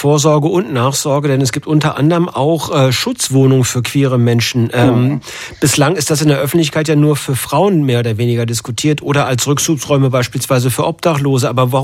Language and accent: German; Herne, North Rhine-Westphalia, Germany; Aus meinen spärlichen Besuchen in meiner Heimatstadt Herne kann ich mit Sicherheit sagen, dass Berlin diverser ist als Herne, Nordrhein-Westfalen.